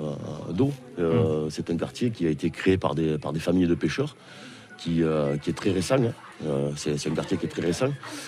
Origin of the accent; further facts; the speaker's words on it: Sète, Occitanie, France; je suis né à la Pointe Courte et je vis à la Pointe Courte parce que je suis pêcheur sur un tas d'auto.